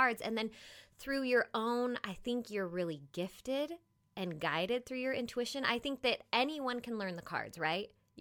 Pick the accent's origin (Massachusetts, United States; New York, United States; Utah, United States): Utah, United States; I grew up kind of in Utah, and I had the misconception it was bad.